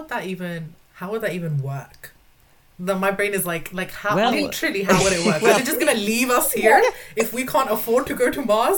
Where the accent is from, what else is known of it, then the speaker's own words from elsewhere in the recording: India; I watch a lot of, being Indian, a lot of Bollywood films